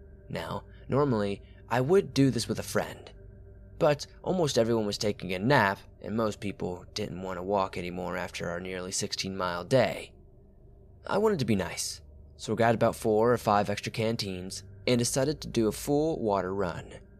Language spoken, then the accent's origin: English; Kansas, United States; For some background information, I am a girl from Kansas, and every summer since I was 12, I've gone backpacking in Colorado.